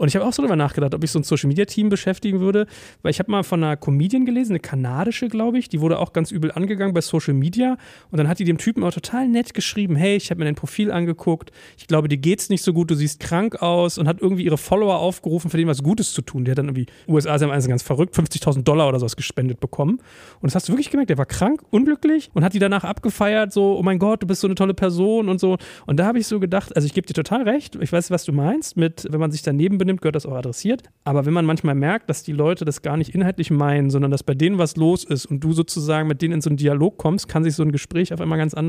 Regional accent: Berlin, Germany; in Berlin ist ja fast eher so, da war man als Deutscher ja fast in meinen Schulen immer so in der Minderheit.

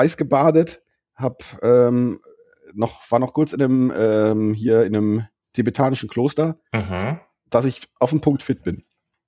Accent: Düsseldorf, North Rhine-Westphalia, Germany; da geht man nicht als Düsseldorfer nicht in die Stadt, weil das halt viel zu voll ist

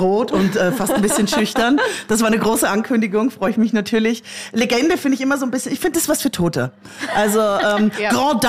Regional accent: Styria, Austria; moved away as an adult; now in Hamburg, Germany; Ich komme aus Österreich, ich bin aufgewachsen in der Südsteiermark, hab da dann noch die Matura gemacht, also das Abitur, und dann bin ich aber sofort nach Hamburg abgehauen.

